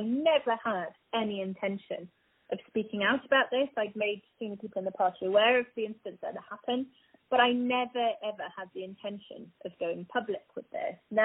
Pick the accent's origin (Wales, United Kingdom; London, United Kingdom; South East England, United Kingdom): Wales, United Kingdom; Certainly in Wales, which is where I'm from, I'm proudly Welsh